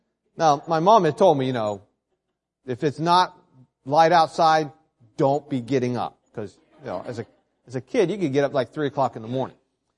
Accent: Warren, Ohio, United States; born there; But I was not born in West Virginia. I was born in Ohio. I'm a Buckeye by birth, but I'm a hillbilly by choice, okay? But a Buckeye by birth. So I was 4 or 5. We lived in Warren.

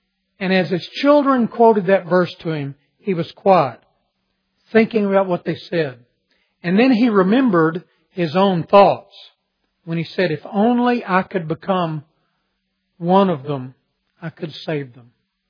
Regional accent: Texas, United States; I have vivid memories of Christmas time growing up in West Texas.

